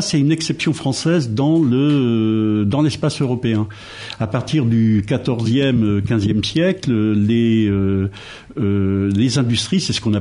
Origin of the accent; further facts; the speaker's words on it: West France, France; moi je suis originaire de l'Ouest